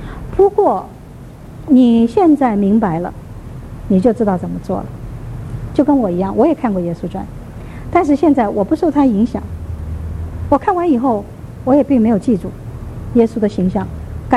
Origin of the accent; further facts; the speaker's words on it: China; 我们中国人也是太保守，有时候明明爱一个人嘛，又常常讲不出来。